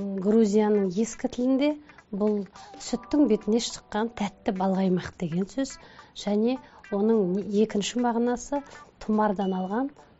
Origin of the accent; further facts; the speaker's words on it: Akshukyr, Mangystau Region, Kazakhstan; born there; Маңғыстау, Ақшұқыр деген ауыл.